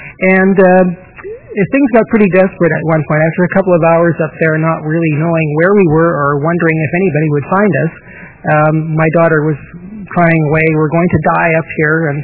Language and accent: English; Winnipeg, Manitoba, Canada